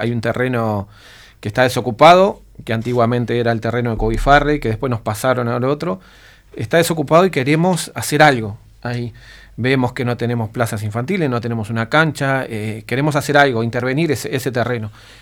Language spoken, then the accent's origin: Spanish; Montevideo, Uruguay; De Palermo, Barrio Sur.